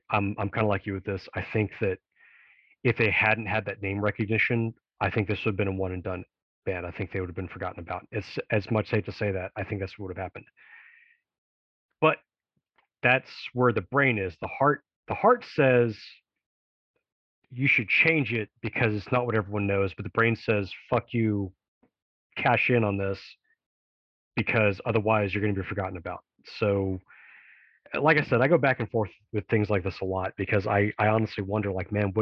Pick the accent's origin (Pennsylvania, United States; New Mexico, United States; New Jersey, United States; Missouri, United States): New Jersey, United States; I'm from New Jersey.